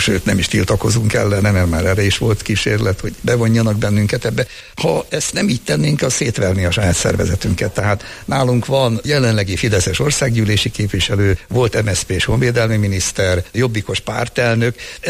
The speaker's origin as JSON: {"language": "Hungarian", "town": "Törökbálint", "region": "Pest", "country": "Hungary", "tie": "born or raised there", "also_born_or_lived": "Várfalu", "said": "Török Bálinton és Várfaluban nőttem föl, de oda hazahajtottak június elején és szeptember 1-ig én ott voltam."}